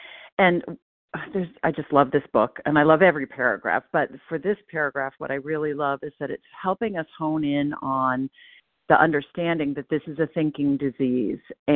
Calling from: Portland, Maine, United States; I'm calling in from Portland, Maine

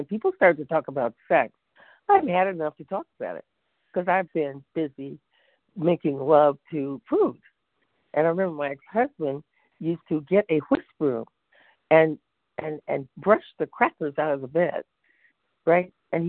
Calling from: California, United States; I'm calling from California, and I'm so grateful for the meeting.

